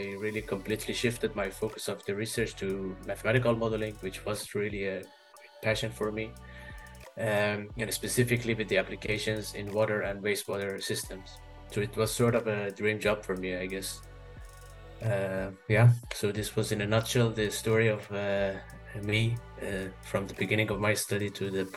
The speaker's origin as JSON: {"language": "English", "country": "Iran", "also_born_or_lived": "Italy", "moved": "as an adult", "lives_now": "Ghent, Belgium", "said": "I'm originally from Iran. But it's been more than a decade now that I've been living abroad. I went to Italy when I was 23 and I did my master and PhD there. I lived there in Italy for 8 years in total before coming to Belgium."}